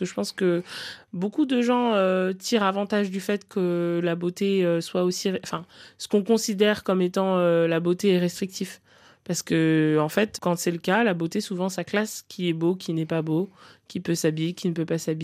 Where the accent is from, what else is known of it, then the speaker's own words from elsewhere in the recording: Cameroon; Ne serait-ce que juste au Cameroun, puisque moi, je suis originaire du Cameroun, il y a quand même 283 langues.